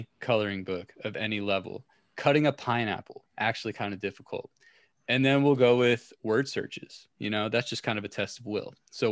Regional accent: Muncie, Indiana, United States; so Indianapolis, we're from Muncie.

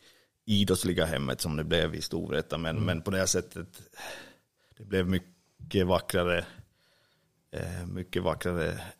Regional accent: Finland; now in Sweden; det blev lite skit hemma i Finland nu

